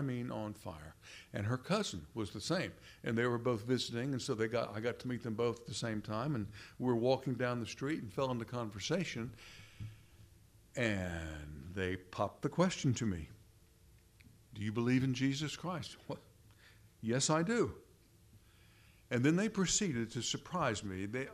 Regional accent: Texas, United States; that I'm really a Texan, by the way

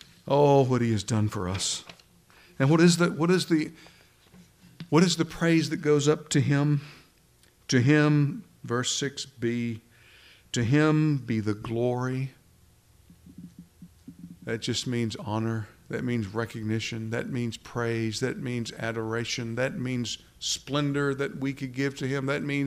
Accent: Midland, Texas, United States; born there; also born or lived in Houston / New Orleans / Memphis / Kingwood; And so I was born in Midland. I lived in Houston, moved to New Orleans, moved to Memphis, came back to Kingwood, went to school here.

